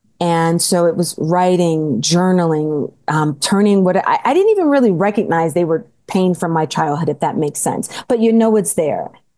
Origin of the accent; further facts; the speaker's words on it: California, United States; because again, I'm a young Black girl growing up in California and to a single mom with two sisters.